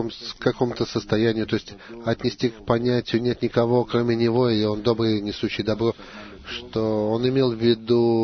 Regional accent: Tel Aviv, Tel Aviv District, Israel; Я из Тель-Авива центрального.

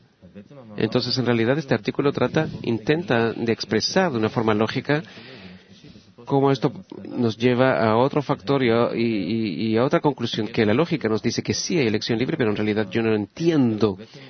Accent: Rishon LeZion, Central District, Israel; de Rishon LeZion.

